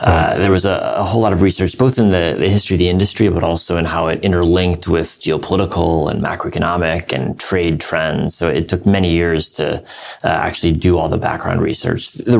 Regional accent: Illinois, United States; Well, I grew up outside of Chicago and I was an undergraduate at Harvard and studied history

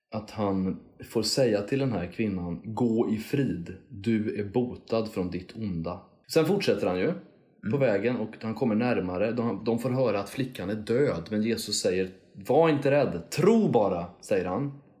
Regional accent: Sweden; Och jag är också svensk, jag dricker det här ganska tråkiga svenska kaffet.

